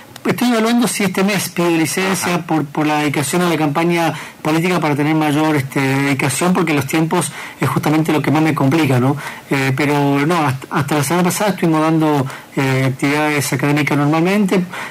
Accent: Apóstoles, Misiones, Argentina; also born or lived in Buenos Aires; muy poco lo que recuerdo de mi infancia en Buenos Aires. La mayor parte de mi vida, por supuesto, la viví acá en Apóstoles.

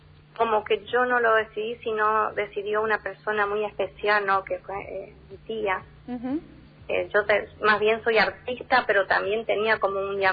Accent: Itacaruaré, Misiones, Argentina; Yo nací en el paraje de Itacaruaré. Era, o sea, colonia

